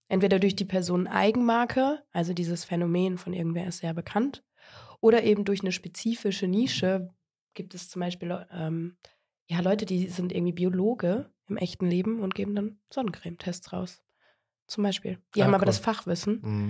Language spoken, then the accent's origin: German; Finnentrop, North Rhine-Westphalia, Germany; Also, ich bin in Finntrop aufgewachsen, Attendorn zur Schule gegangen und bin dann zurückgekommen und bin dann eigentlich nach Olpe gezogen.